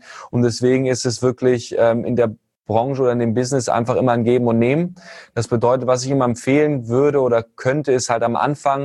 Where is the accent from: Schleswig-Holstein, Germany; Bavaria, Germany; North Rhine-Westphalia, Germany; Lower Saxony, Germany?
Lower Saxony, Germany; Hanover; bin 25 Jahre alt, komme aus Hannover, ursprünglich auch geboren.